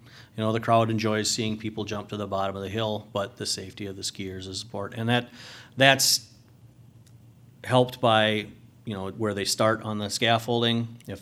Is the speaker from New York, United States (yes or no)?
no; Westby, Wisconsin, United States; now in La Crosse, United States; You know, I live and work here in La Crosse, but I grew up in Westby, and I travel down there for meetings and to help work out.